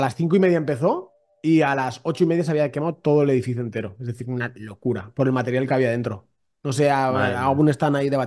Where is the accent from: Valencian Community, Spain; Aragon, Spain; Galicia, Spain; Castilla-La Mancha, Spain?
Valencian Community, Spain; Valencia; yo soy valenciano, es decir, yo soy de Valencia, la terreta, las Fallers.